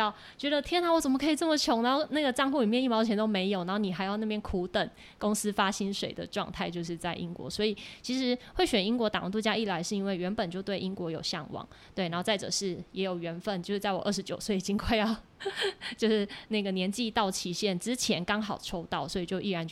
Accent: Taiwan; 因为其实大陆的小姐姐们也都很喜欢台湾的小姐姐。对，她每次听到我们讲话就说小姐姐你讲话好好听哦

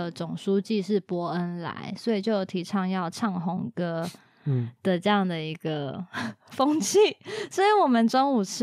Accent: Taiwan; 老师看在我是台湾人的份上

